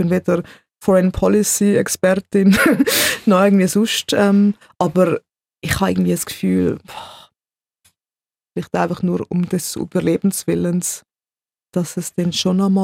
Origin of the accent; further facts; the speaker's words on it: Switzerland; So, eigentlich sind wir Schweizer, aber...